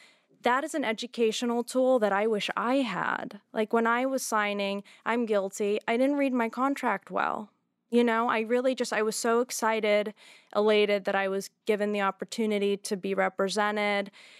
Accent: Massachusetts, United States; I don't fall into this category because I'm from Massachusetts

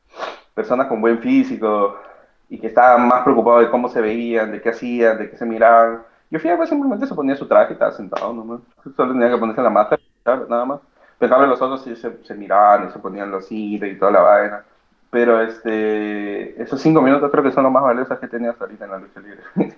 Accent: Peru; Yo soy de Perú

